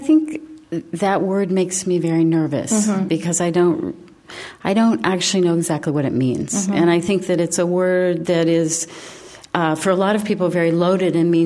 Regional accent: Midwest, United States; I grew up in the Midwest.

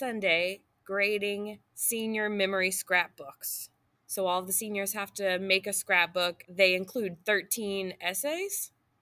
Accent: Boonville, Indiana, United States; also born or lived in Chandler; but I did grow up in Chandler and then in Boonville, and I went to Boonville High School

